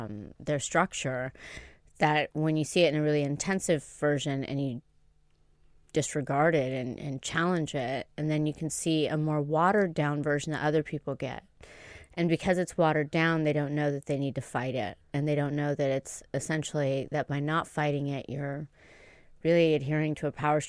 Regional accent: Tuscany, Italy; I grew up in Tuscany in a Duke's estate, so suck it.

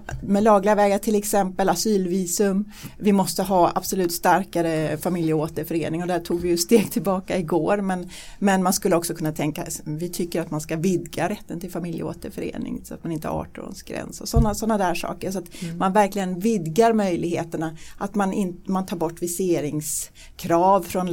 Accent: Denmark; now in Sweden; Jag är född i Danmark, jag är uppvuxen i Danmark.

